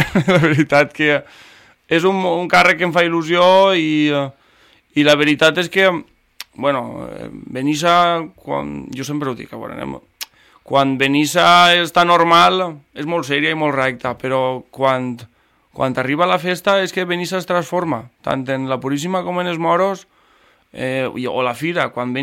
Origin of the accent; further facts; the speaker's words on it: Benissa, Valencian Community, Spain; Però ja des del 2009 oficialment en Benissa i en les filades del meu poble.